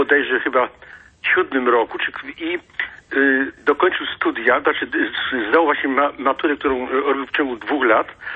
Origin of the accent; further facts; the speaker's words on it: Kraków, Lesser Poland, Poland; jestem z Krakowa.